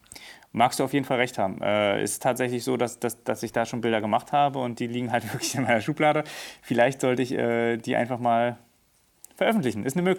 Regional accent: Berlin, Germany; Ich bin Berliner, born and raised, geboren in Steglitz, aber dann aufgewachsen in Neukölln. Und ja, jetzt lebe ich in Mitte.

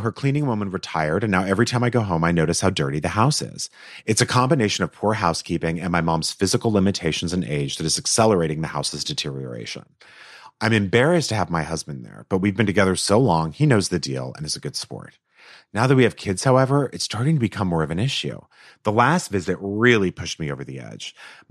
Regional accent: Canada; My mom is from Japan. I was raised in Canada.

